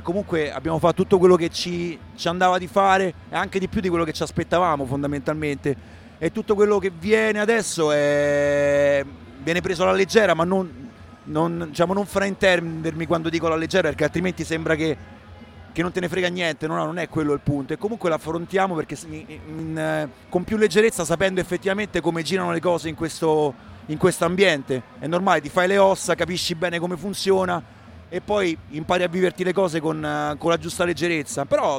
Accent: Rome, Lazio, Italy; come romani, abbiamo questa maledizione, la maledizione di vivere a Roma

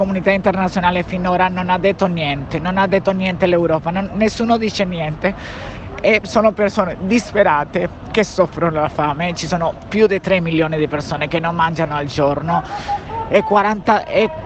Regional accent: Colombia; now in Italy; io sono cittadina colombiana, nel mio paese ho diritto di avere i miei documenti

